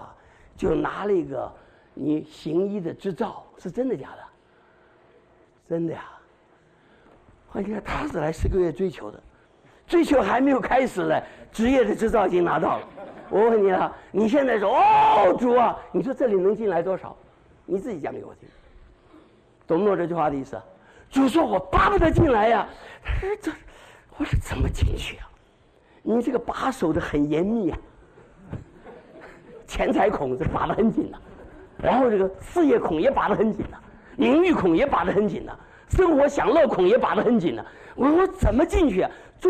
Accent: Shanghai, China; 上海人有道菜叫什锦炸锅，我是个上海人

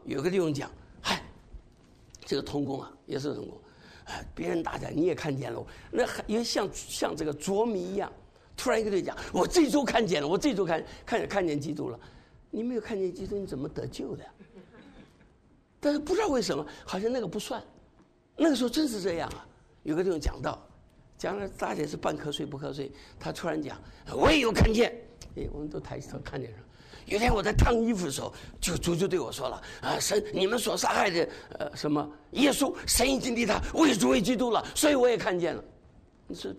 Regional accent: China; 我是个中国人，我英文不好，我是学中文

